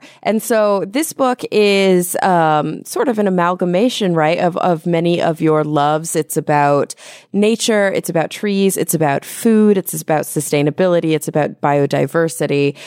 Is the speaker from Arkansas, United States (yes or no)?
no; Texas, United States; You know, it's interesting because when I think of mesquite, being somebody from who was born and raised in Texas, I immediately go to, you know, smoky barbecue.